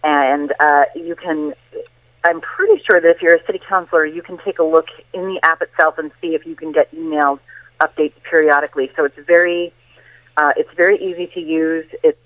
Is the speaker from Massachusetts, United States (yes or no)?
yes; Massachusetts, United States; I am a lifelong Massachusetts North Shore resident, so I'm sure my accent will come through a nice way today.